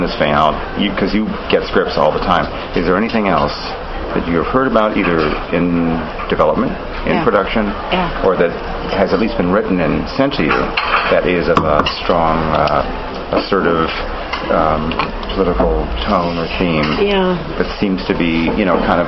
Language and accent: English; Connecticut, United States; also born or lived in New Jersey; I'm born in New Jersey, raised in Connecticut, Tri-State area, Boston, New York, and then out here from 83.